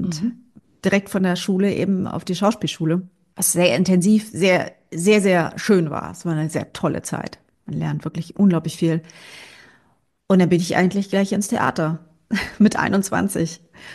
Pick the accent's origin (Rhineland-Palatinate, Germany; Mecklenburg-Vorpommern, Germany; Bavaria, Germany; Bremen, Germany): Mecklenburg-Vorpommern, Germany; Schwerin; Ich bin in Schwerin aufgewachsen und habe meine Jugend halt in den 90er Jahren in Schwerin verbracht.